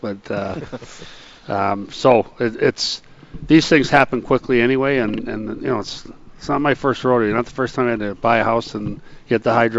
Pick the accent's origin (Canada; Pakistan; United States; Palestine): United States; Edina, Minnesota; So I grew up in Minnesota, and everyone... I grew up in Edina, and it's an affluent suburb, and everyone's like, oh, rich kid from Edina.